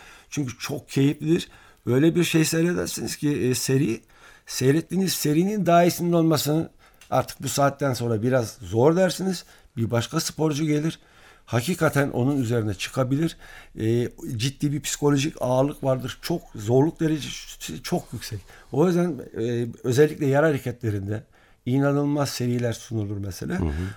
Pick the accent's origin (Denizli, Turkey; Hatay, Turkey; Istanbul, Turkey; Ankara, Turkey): Ankara, Turkey; Ankara 19 Mayıs zaten benim evimdi. Orada doğdum, büyüdüm.